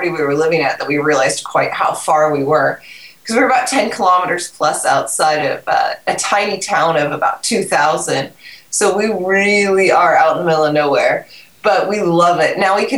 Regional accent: Seattle, Washington, United States; I'm from Seattle originally, and my husband's from San Francisco.

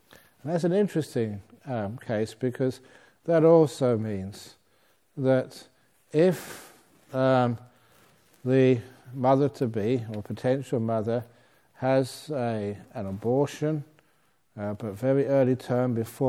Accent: England, United Kingdom; born there; I was born in England.

